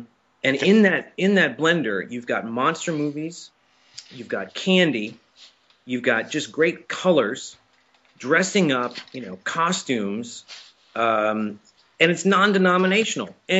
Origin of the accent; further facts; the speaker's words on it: St. Paul, Minnesota, United States; now in Los Angeles, United States; I live in Los Angeles, but I was not born here. I did not grow up here. I was born in St. Paul, Minnesota, you know, grew up in the Twin Cities.